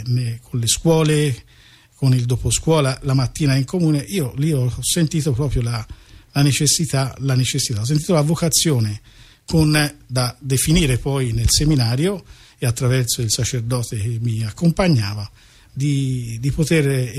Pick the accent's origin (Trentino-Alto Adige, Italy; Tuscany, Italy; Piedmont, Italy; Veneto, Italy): Tuscany, Italy; San Giovanni Valdarno; born there; Sono nato a San Giovanni Valdarno.